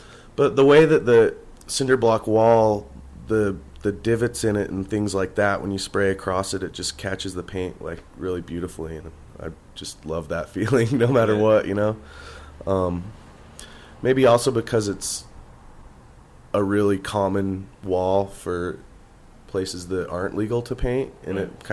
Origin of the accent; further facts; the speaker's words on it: Salt Lake City, Utah, United States; So I grew up in Salt Lake in Holiday area. Right by Wasatch Junior High School, in that hood, my whole life.